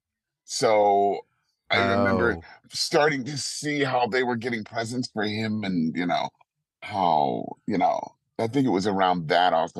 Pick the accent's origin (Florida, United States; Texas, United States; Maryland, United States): Maryland, United States; In Maryland. Okay. Maryland, outside of between DC and Annapolis.